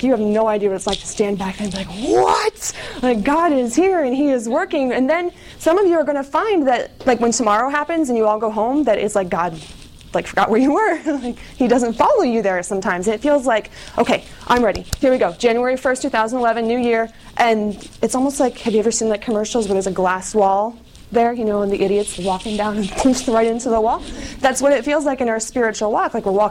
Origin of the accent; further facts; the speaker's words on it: United States; The first one is I'm from America. You'll get over it. It'll be all right.